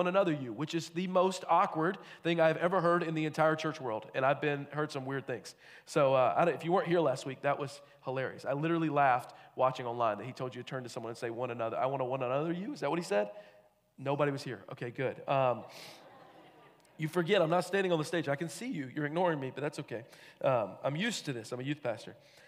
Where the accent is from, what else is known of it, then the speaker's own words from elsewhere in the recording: Georgia, United States; I'm not very smart. I'm from Georgia. We don't do a lot, but we figure this thing out. We win baseball, though. Go Braves.